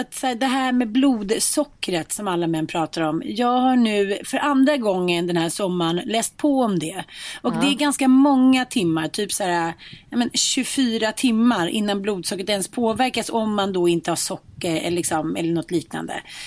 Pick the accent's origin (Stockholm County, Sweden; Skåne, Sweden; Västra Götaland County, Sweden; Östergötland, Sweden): Östergötland, Sweden; Linköping; för jag kommer från Linköping, var kommer du ifrån?